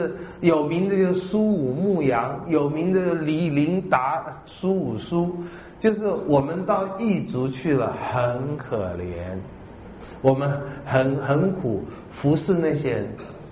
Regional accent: Taiwan; 当然了，我们台湾人是很想赚你的钱的。

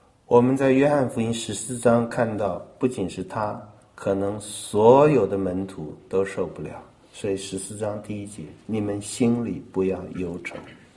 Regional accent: China; 然后我们中国人那句古文顿失所依

